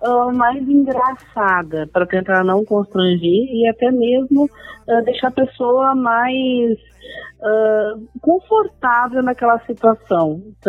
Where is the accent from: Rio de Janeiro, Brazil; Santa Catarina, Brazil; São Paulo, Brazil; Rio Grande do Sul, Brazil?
Rio Grande do Sul, Brazil; Tramandaí; eu sou daqui de Tramandaí, sou natural daqui de Tramandaí